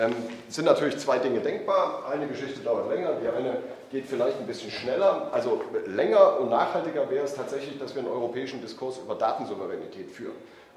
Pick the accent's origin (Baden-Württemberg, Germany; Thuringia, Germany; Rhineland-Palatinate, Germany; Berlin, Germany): Thuringia, Germany; So viel Werbung sei mir als Thüringer gestattet.